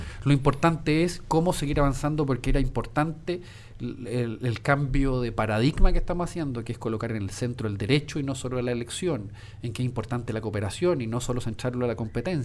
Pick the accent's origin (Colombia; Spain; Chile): Chile; Putaendo, Valparaíso; Yo soy de Putaendo, mis padres son de Putaendo.